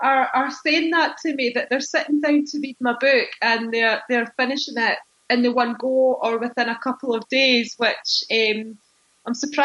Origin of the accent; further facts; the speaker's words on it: England, United Kingdom; born there; I was born in England, and my mother is Scottish and my father is Iranian.